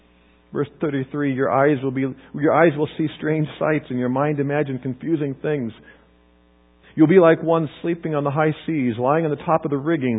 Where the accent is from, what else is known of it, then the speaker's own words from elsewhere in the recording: Kansas, United States; Growing up in Kansas, we didn't have paved roads nearby, so I learned to ride bikes on the gravel roads and dirt roads